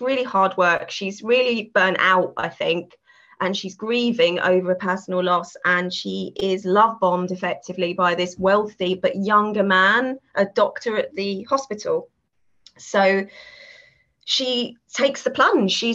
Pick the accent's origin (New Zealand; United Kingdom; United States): United Kingdom; London; moved away as an adult; now in Southampton, United Kingdom; I come from London originally, but about 16 years ago now, moved down because of work to Southampton.